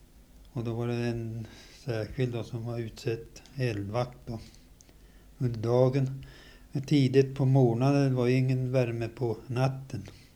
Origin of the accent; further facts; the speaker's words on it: Uppsala, Uppsala County, Sweden; born there; jag föddes så 1906 i Uppsala domkyrkoförsamling.